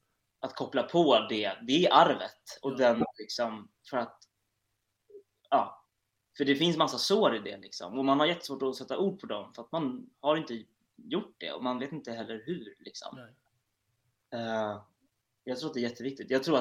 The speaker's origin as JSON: {"language": "Swedish", "town": "Gävle", "region": "Gävleborg County", "country": "Sweden", "tie": "born or raised there", "said": "Ja, men jag har två ursprung kan man säga. Jag är uppvuxen i Gävle."}